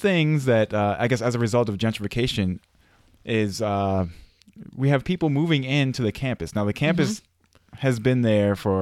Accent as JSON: {"language": "English", "town": "Washington", "region": "District of Columbia", "country": "United States", "said": "I mentioned that, you know, I'm from Washington, D.C., one of the things that they ask me what I enjoy about D.C."}